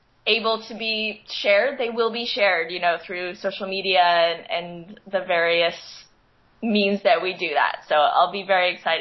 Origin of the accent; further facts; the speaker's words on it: Canada; accent: Canadian; in my audition, I did get feedback on my Canadian accent, which I didn't even know I had.